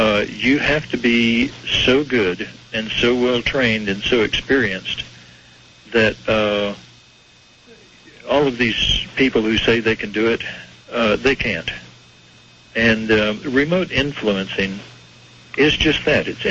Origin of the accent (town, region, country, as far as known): Texas, United States; born or raised there